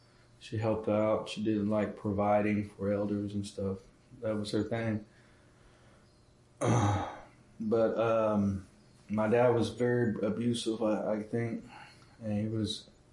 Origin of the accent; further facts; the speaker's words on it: Seminole, Oklahoma, United States; also born or lived in Shawnee; and I'm from Seminole, Oklahoma. Wasn't really born on the res, but I grew up off the res in Seminole.